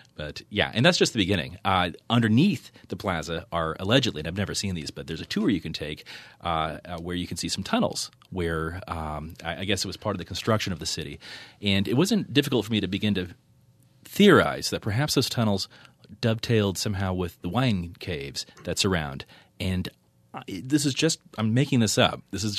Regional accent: Petaluma, California, United States; moved away as an adult; Yeah, I identify most with Sonoma – or sorry, with Petaluma as my hometown.

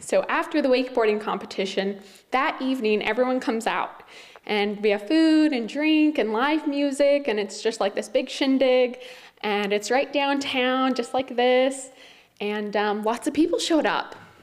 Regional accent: Merced, California, United States; now in Penngrove, United States; I live in Pengrove, but I'm originally from Merced, California, which is central California, middle of nowhere, agriculture, hot. You don't want to go there. But I grew up there

